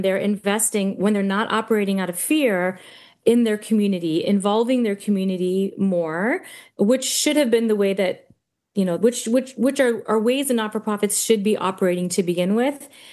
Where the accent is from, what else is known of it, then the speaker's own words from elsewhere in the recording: Canada; moved away as an adult; now in United States; so I'm Canadian and I moved to the US 4 years ago. I only got my US citizenship of April of this year.